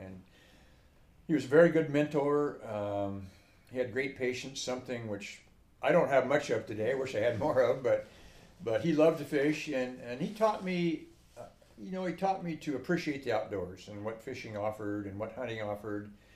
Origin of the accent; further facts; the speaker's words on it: North Bend, Oregon, United States; I was born in North Bend, Oregon, Central Oregon coast, in 1939. And I spent my entire life up until college in North Bend, graduated from North Bend High School in 1958.